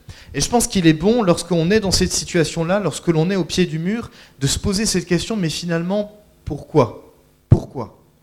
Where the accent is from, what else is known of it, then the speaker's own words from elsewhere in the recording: Montbéliard, Bourgogne-Franche-Comté, France; je suis originaire de Montbéliard. J'ai été exilé pendant un temps certain au pays de la choucroute, l'Alsace